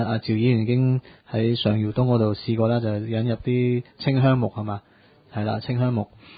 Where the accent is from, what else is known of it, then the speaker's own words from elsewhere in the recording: China; 即係我哋中國人咩啊，相生相克啊